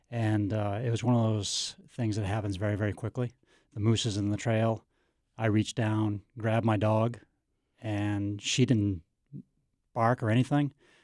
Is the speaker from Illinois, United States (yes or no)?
no; New Hampshire, United States; No, I grew up in New Hampshire and always loved wildlife since I was a little kid, of course.